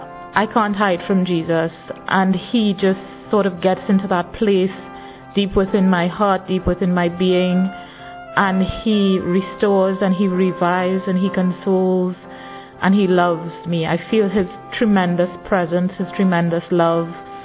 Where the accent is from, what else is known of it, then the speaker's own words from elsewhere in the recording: Trinidad & Tobago; I'm in my early 30s and I'm from Trinidad.